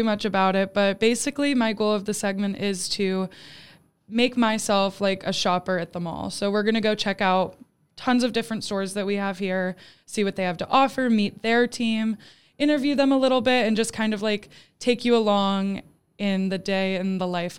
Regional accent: Youngstown, Ohio, United States; I did. I grew up in Youngstown, Ohio.

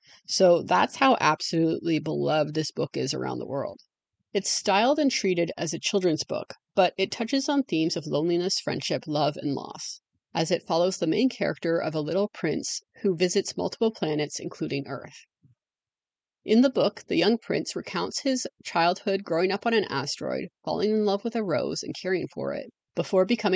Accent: Canada; Despite being Canadian, my French is very, very bad.

